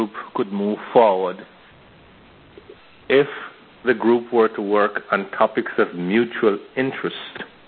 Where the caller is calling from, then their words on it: Kingston, Jamaica; I am speaking from Kingston, Jamaica.